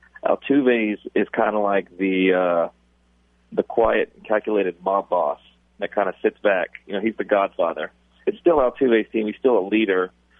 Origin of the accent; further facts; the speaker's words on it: Texas, United States; That's just being a Texan, being nice, and less provoked.